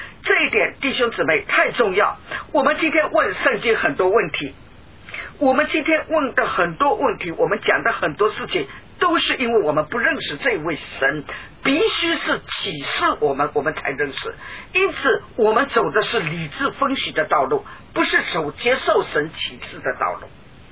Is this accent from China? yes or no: yes; China; 我们中国人特别欢喜讲因果报应